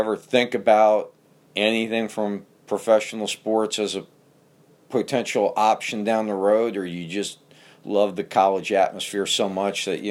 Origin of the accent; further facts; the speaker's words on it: Northeast, United States; growing up in the Northeast, it was the opposite. Everything's about professional teams and the four major leagues